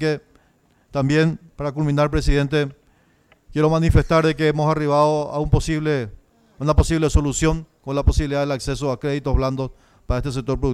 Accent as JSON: {"language": "Spanish", "country": "Paraguay", "said": "como patriota, como paraguayo, y ex ministro de Justicia también"}